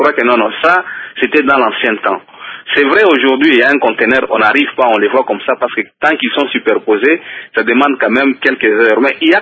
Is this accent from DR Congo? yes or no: yes; DR Congo; C'est vrai que nous tous en tant que Congolais, on a été désabusés par les promesses fallacieuses